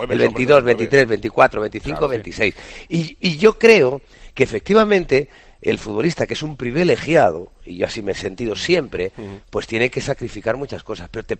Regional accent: Puertollano, Castilla-La Mancha, Spain; yo soy de Puerto Llano, mi familia estaba en Puerto Llano, y yo he jugado en varios sitios aquí en España

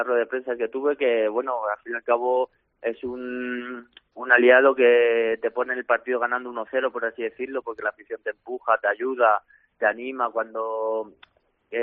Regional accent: Alcalá de Henares, Community of Madrid, Spain; Yo soy de Alcalá de Henares, de Madrid, sí.

